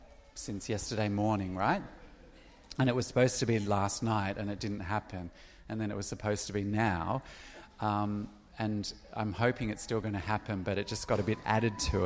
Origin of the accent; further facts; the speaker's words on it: Melbourne, Victoria, Australia; I'm from Melbourne, Australia